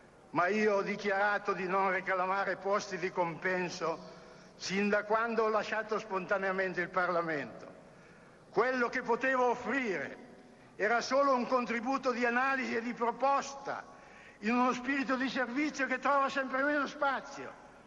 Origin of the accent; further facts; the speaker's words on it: Lombardy, Italy; Pur essendo lombardo, non aderirò a un partito locale